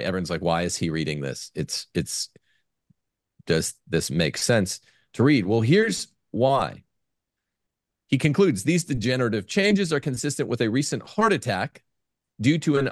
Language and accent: English; Stockton, California, United States; Delta Pathology Associates, Stockton, California, in my hometown.